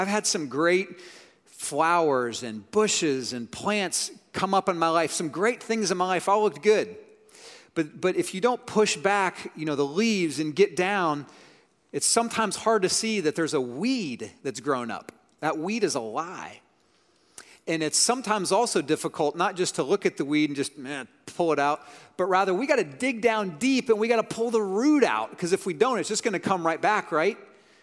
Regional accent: Columbus, Ohio, United States; So I grew up in Columbus, Ohio. Go Bucks, OH.

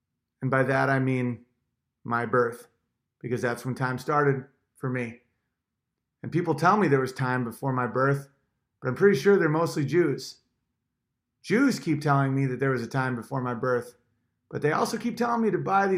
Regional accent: Canada; I have no motherland. I'm okay with that. I'm Canadian.

